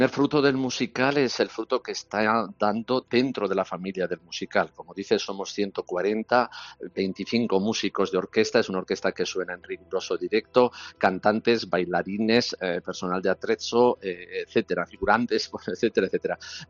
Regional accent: Cuenca, Castilla-La Mancha, Spain; somos iglesia, somos los jóvenes de Cuenca, de la diócesis de Cuenca

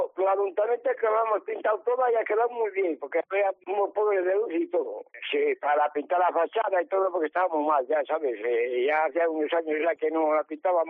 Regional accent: Villa Jimena, Castile and León, Spain; me casé con una de aquí, la mayor, que yo soy de Villa Jimena.

